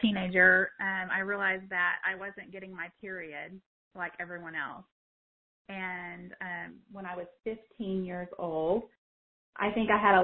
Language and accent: English; Texas, United States; moved away as an adult; Well, I'm originally from Texas, definitely the South. I was there my whole life until just about a year ago.